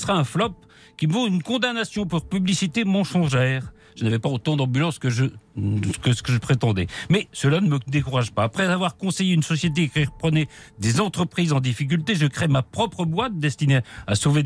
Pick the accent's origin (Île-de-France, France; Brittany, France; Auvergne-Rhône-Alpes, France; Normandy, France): Île-de-France, France; Paris; born there; Je suis né à Paris, mais pas dans le Paris UP, dans le 20e, pas loin du Blanc-Ménil où mon grand-père s'était installé.